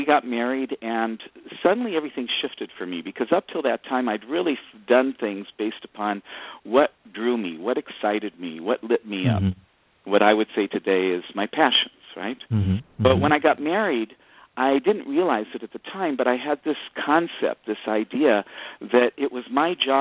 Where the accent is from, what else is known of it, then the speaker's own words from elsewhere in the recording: Los Angeles, California, United States; also born or lived in Redding; So I was born in Northern California, in Redding, California. I like to say at the foot of Mount Shasta, the famous mountain in Northern California, but it was actually about 30 miles south of there. And I grew up in Los Angeles, went to Hollywood High School.